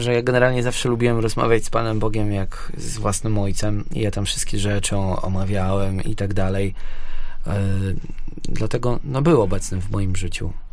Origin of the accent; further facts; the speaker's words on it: Wrocław, Lower Silesian Voivodeship, Poland; Ja pochodzę z Wrocławia i w pewnym momencie też tam zajarałem się tą muzyką.